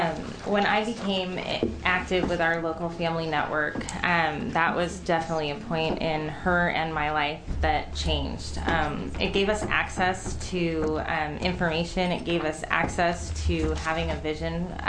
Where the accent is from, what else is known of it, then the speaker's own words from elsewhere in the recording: Portland, Oregon, United States; I am here from Portland, Oregon.